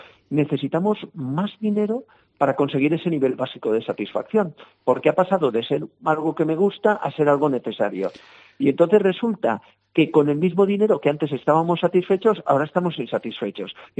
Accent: Valencia, Valencian Community, Spain; yo que soy de Valencia, aquí hace un frío que lo noto mucho

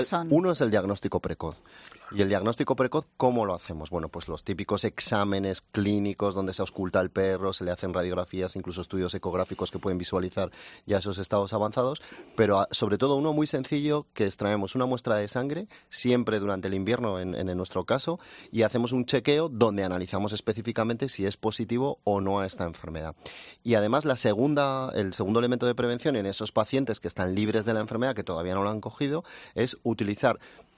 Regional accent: Community of Madrid, Spain; nosotros podemos, como buenos madrileños, ir a la playa de Madrid

